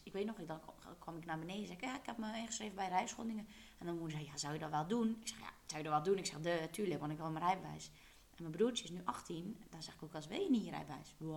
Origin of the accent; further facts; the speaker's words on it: Koewacht, Zeeland, Netherlands; ik ben dan ook geboren in Koewacht. En woon nog steeds samen met mijn ouders.